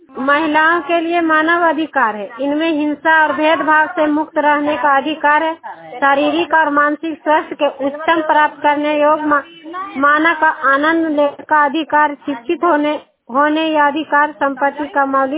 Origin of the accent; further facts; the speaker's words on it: Nardiganj, Bihar, India; मैं नारजीगंज से ब्लॉक से बिलोंग करती हूँ।